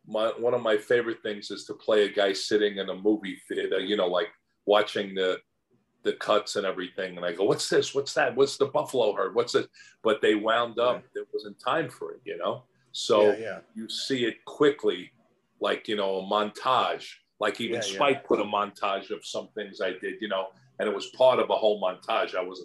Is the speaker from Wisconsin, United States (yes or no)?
no; Flushing, New York, United States; sister moved to Queens, where I'm from, a few miles away from where it was, an area called Forest Hills. I'm from Flushing.